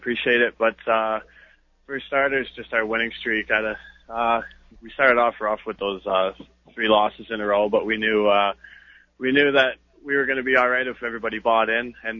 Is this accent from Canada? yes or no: yes; Keswick, Ontario, Canada; Yeah, I'm from Keswick, Ontario. It's about an hour north of Toronto.